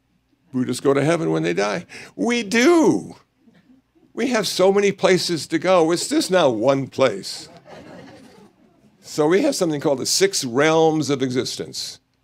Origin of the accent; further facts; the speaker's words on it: Iowa, United States; born there; I was born in Iowa. Everybody in Iowa had a soul.